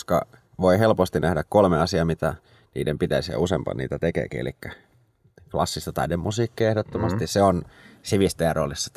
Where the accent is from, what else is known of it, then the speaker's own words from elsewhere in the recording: Espoo, Uusimaa, Finland; Joo, huomio Fat Lizard, että me ollaan espoolaisia myös, että tässä on tämmöinenkin connection